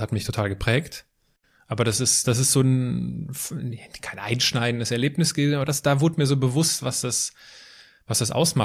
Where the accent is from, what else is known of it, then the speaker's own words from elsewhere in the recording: Altenkirchen, Rhineland-Palatinate, Germany; da wo ich herkomme, in Altenkirchen gibt es so einen Teich und der war zugefroren